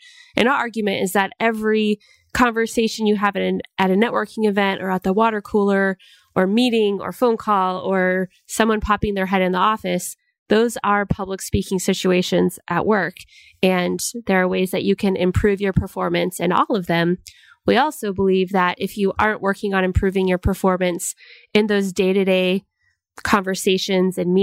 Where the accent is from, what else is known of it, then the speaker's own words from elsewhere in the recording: Washington, United States; Yeah, I'm actually from Washington State.